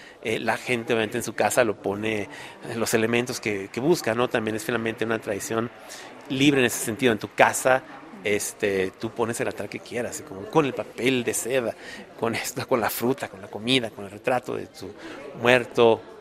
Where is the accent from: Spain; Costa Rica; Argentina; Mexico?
Mexico; Sonora; Yo soy de Sonora, que es frontera con Estados Unidos